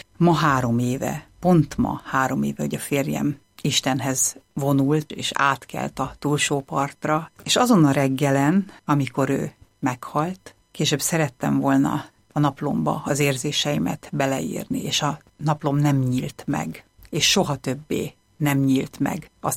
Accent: Hungary; now in Germany; miután én egy magyar lány vagyok, aki beszél németül, de hát azért ugye mégse vagyok német

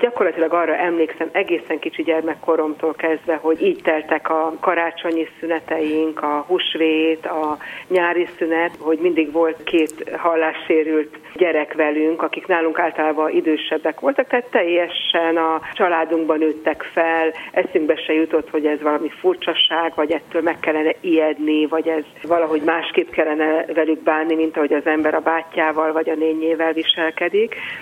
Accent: Vác, Pest, Hungary; én Vácon nőttem fel, Őrbottyán egészen közel

